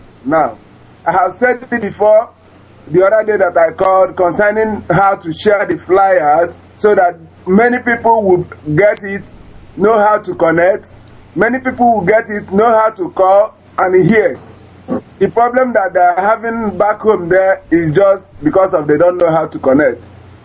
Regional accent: Umuesi, Imo, Nigeria; now in Ukraine; I'm calling from Ukraine. … from Umuesi in Idato South local government, Imo State in Biafra land.

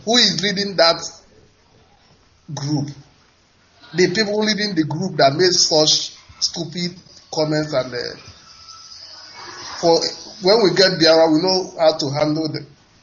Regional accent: Abatete, Anambra, Nigeria; now in Dakar, Senegal; I'm from Abatete, Idemi North Local Government, Anambra State, Biafra Land.

